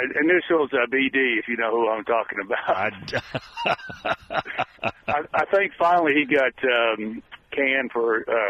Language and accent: English; Tennessee, United States; I grew up in Wilco like you, and there's always been an Alabama contingent here.